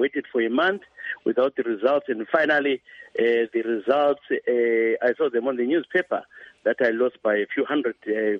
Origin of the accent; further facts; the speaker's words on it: Lower Gweru, Midlands, Zimbabwe; I come from Lower Gweru. So from Lower Gweru, we lag behind in terms of development and everything.